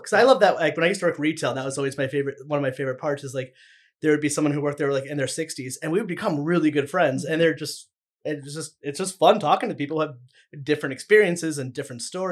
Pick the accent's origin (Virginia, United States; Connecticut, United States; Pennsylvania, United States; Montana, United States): Connecticut, United States; And I'm from Connecticut of all things.